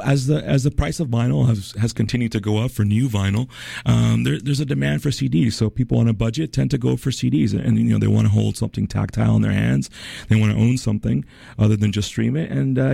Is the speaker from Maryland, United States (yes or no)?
no; Las Vegas, Nevada, United States; Well, I grew up in Las Vegas